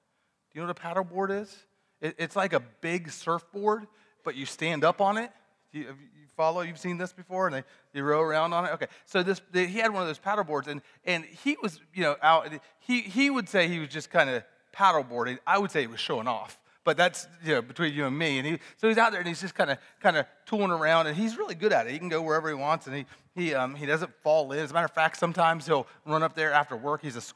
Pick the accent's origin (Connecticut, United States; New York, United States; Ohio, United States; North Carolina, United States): Ohio, United States; I'm from Ohio. We don't talk about Michigan there.